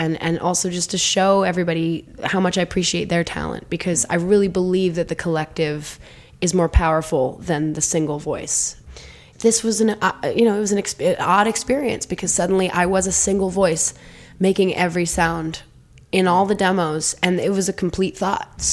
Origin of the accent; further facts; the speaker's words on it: Vermont, United States; And I think growing up in the Mad River Valley in the Northeast, I had that experience because the town itself had just as much character as the ski mountains that I skied on.